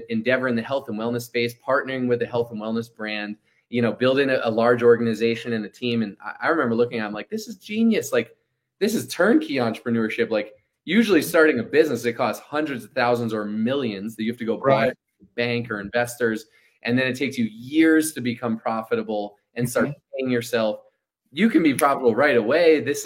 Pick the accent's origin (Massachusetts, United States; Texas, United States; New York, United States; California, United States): Massachusetts, United States; Boston; I grew up in Boston area, the Northeast.